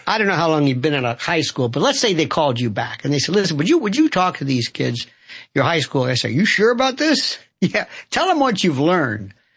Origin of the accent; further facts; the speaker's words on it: Florida, United States; Yesterday in my native Florida, I'm not from Florida, I'm from Florida. Because it's it's Hooterville. Don't let anybody kid you. It is hardcore redneck.